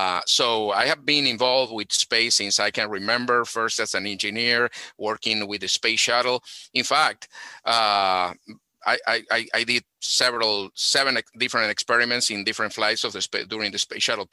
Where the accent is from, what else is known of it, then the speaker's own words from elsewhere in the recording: Buenos Aires Province, Argentina; I was born in Argentina.